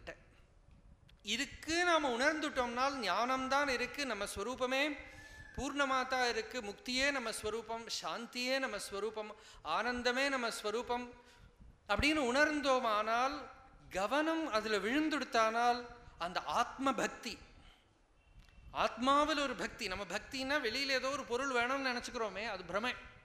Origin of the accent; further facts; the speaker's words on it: Kerala, India; Tamil is a second language; நான் கேரளாத்துக்காரன், தமிழ் எனக்கு ரொம்ப தெரியாது, தமிழ் பேச வருமே தவிர படிக்க ஒன்றும் வராது.